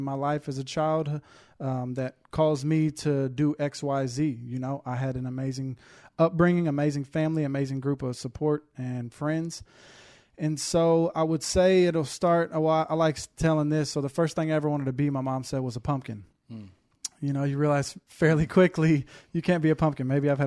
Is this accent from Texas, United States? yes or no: yes; Houston, Texas, United States; I am 32 years old. Born and raised in Houston, Texas.